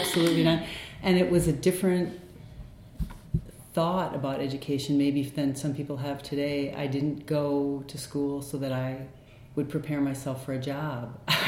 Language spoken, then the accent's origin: English; Rochester, Minnesota, United States; also born or lived in New York; I was born in New York, and as a young elementary school student, my brother and I and my family moved to Minnesota. So I grew up my formative years in Rochester, Minnesota. My parents are both from New York City.